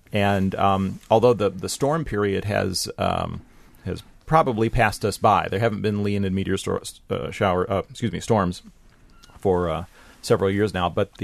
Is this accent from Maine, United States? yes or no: no; Kentucky, United States; I was growing up in Kentucky at that time, so I don't remember that.